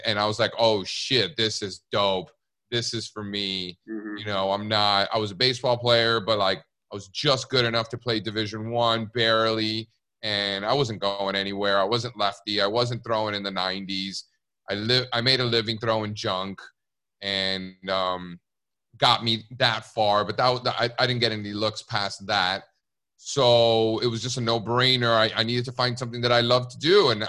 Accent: Miami, Florida, United States; I grew up in Miami, Cuban parents. You know, I'm first generation born in the country. Both my parents came over when they were little.

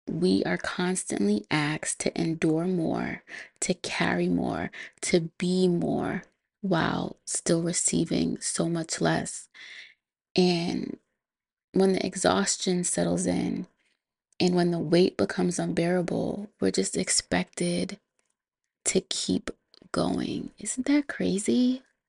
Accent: Boston, Massachusetts, United States; She's an artist from my hometown in Boston

